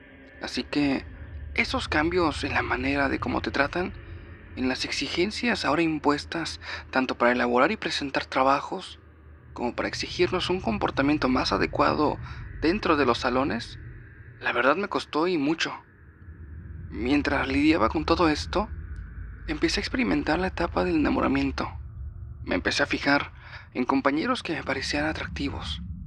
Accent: Veracruz, Mexico; soy del sur de México, para ser más precisa, de Veracruz, un estado bastante caluroso y que es costero.

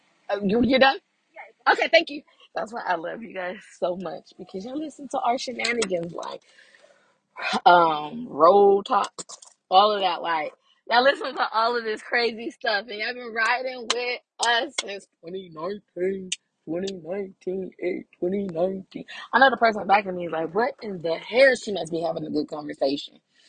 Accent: San Bernardino, California, United States; he's been to San Bernardino, which I grew up in San Bernardino.

